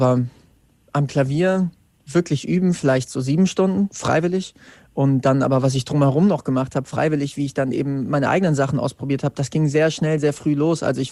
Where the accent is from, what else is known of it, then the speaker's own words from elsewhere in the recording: Wetzlar, Hesse, Germany; Ich komme aus Wetzlar